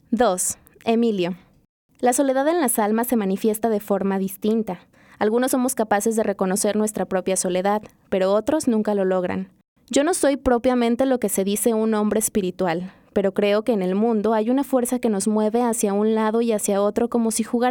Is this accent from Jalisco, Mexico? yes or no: yes; Ciudad Guzmán, Jalisco, Mexico; now in Guadalajara, Mexico; Mi infancia la pasé en Ciudad Guzmán, pero mi padre quería acercarse poco a poco a las ciudades más importantes del país.